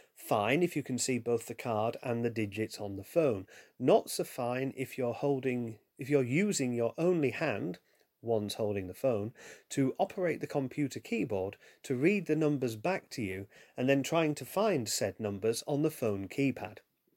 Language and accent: English; Yorkshire and the Humber, United Kingdom; accent: Yorkshire; someone who will struggle with my Yorkshire accent as much as I will struggle with their Indian accent.